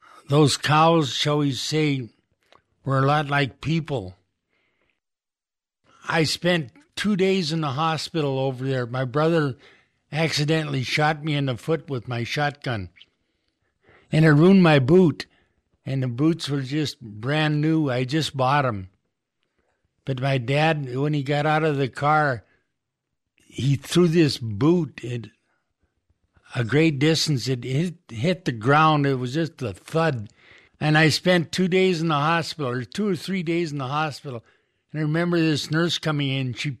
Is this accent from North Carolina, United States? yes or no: no; Kenmore, North Dakota, United States; I was born in Kenmore, North Dakota. It's a small community northwest of Minot, about 50 miles. I grew up on a farm and we had milk cows.